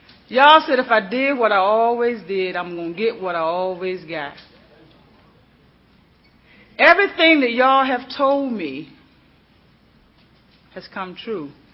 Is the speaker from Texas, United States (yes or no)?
no; North Carolina, United States; I was raised in North Carolina by my grandmother.